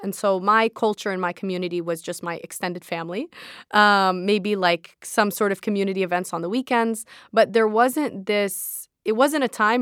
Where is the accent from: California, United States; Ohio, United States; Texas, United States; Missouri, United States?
California, United States; San Diego; When I was growing up in San Diego, El Cajon was known as Little Baghdad.